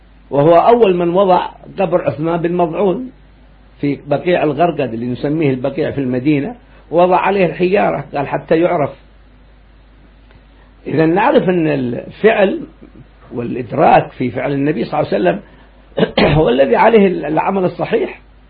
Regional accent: Aden, Yemen; نحن عندنا في عدن زيارة سيدنا الإمام العيدروس العدني

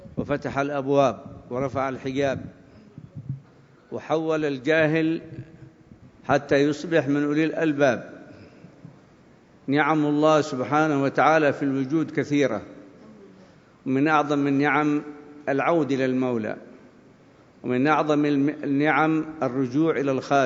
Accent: Yemen; لكن كيف لو تكلمنا عن بلدنا اليمن

